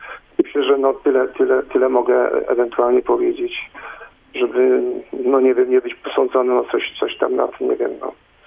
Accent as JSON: {"language": "Polish", "town": "Stary Sącz", "region": "Lesser Poland", "country": "Poland", "tie": "born or raised there", "said": "Jestem rodowitym starostą Doczanem"}